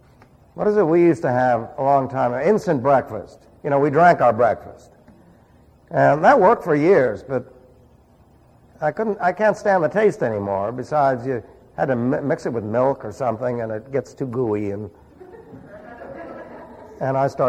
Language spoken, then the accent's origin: English; New York City, New York, United States; Remember, I was raised in New York City, so I understand that stuff.